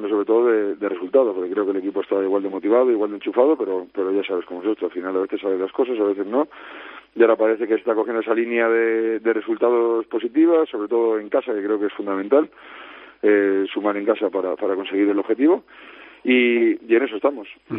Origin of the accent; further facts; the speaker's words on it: Madrid, Community of Madrid, Spain; yo por suerte soy de Madrid